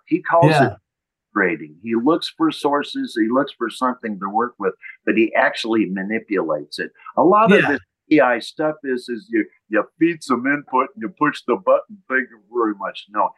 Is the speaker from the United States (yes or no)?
yes; Lafayette, California, United States; It was the Ocalani School District in Lafayette, California, which is the East Bay.